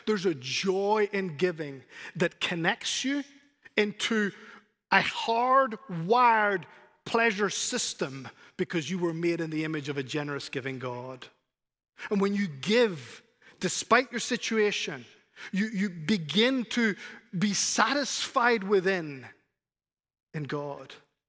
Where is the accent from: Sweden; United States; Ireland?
Ireland; Trust me, I come from Ireland.